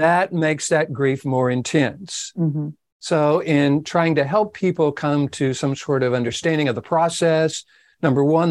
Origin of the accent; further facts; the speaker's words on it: Texas, United States; And so I was from East Texas. I didn't know anything about emotion.